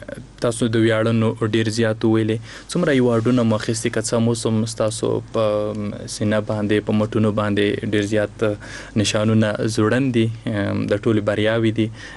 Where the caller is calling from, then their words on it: Afghanistan; فاریاب نه